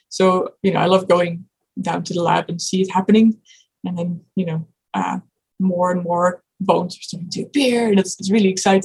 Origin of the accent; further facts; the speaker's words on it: Netherlands; English is a second language; So I'm from the Netherlands